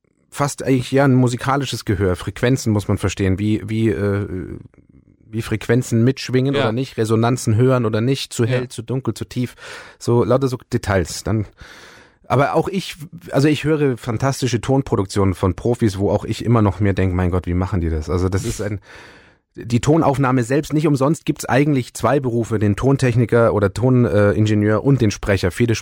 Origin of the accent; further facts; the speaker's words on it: Ulm, Baden-Württemberg, Germany; born there; Ich bin lustigerweise in der Prittwitzstraße in Ulm geboren.